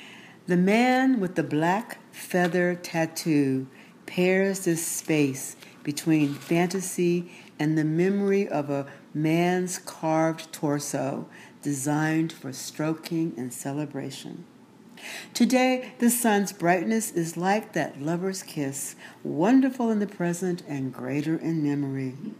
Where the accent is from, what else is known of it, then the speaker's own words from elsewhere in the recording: the South, United States; I'm from the South, so the Midwest is totally exotic to me.